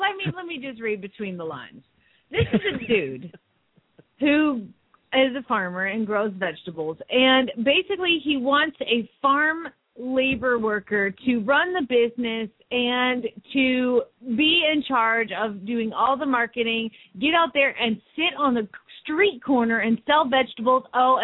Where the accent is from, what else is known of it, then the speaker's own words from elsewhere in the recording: Arizona, United States; my home state of Arizona, thank you very much.